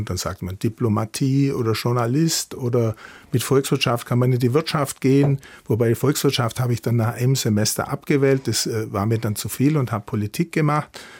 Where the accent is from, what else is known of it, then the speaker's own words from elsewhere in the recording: Vöhringen, Bavaria, Germany; also born or lived in Ulm; Ulm, da bin ich geboren, aber ich bin nicht in Ulm aufgewachsen, sondern in Föhringen an der Iller.